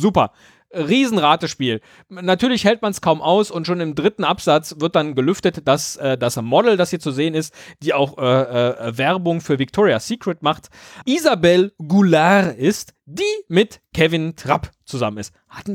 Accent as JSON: {"language": "German", "town": "Meckenheim", "region": "North Rhine-Westphalia", "country": "Germany", "said": "Ich bin 39 aus Meckenheim."}